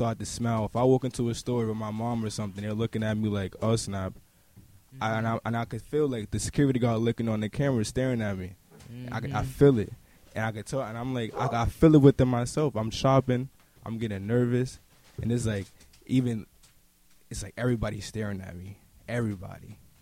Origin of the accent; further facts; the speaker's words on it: New York City, New York, United States; I feel like living upstate, there's no air for me to breathe. I'm from New York City.